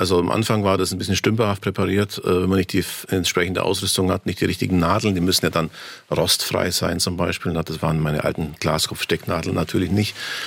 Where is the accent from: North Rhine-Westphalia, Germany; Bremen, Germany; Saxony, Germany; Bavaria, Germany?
Bavaria, Germany; Marktoberdorf; Ja, ich komme aus dem Allgäu, aus der Gegend vom Markt Oberdorf, falls man das kennt, also Ostallgäu. So ganz knapp vor den Alpen, sag ich mal, ja.